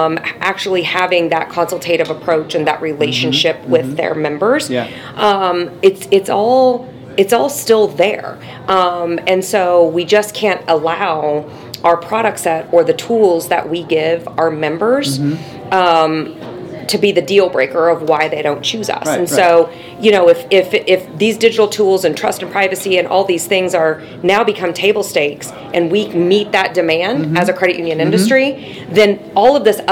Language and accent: English; Midwest, United States; I'm from the Midwest, though, so anything can be exciting compared to the Midwest.